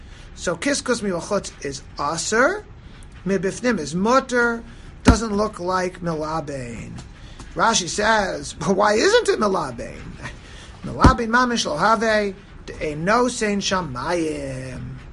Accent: Silver Spring, Maryland, United States; Okay, no, it's, I grew up in Silver Spring, Maryland, and we hang dried half of the clothing.

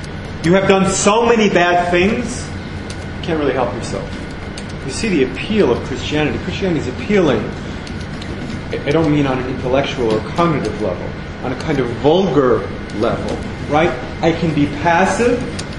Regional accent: Roslyn, New York, United States; I'm from Roslyn. Roslyn, Long Island.

